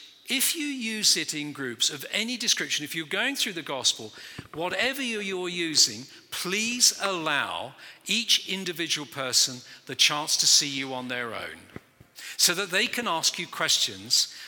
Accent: United Kingdom; I'm British.

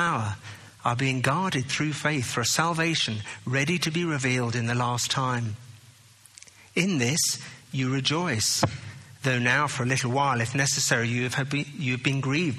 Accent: England, United Kingdom; Well, you know now that I'm from England.

